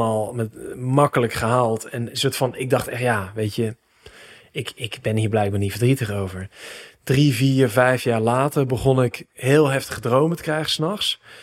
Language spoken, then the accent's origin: Dutch; Eindhoven, North Brabant, Netherlands; also born or lived in Amsterdam; Want ik ben opgegroeid in Eindhoven. Gestudeerd in Amsterdam trouwens, teruggekomen